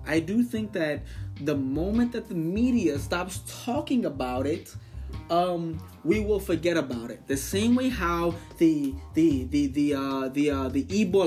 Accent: Mexico; I'm from Mexico. My family back in Mexico are all over the place.

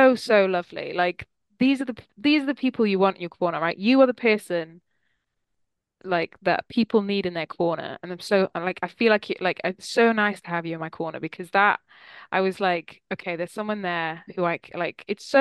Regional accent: Wales, United Kingdom; Grew up in Wales, and it's a big part of the Welsh national identity is our coal mining history. Very working class

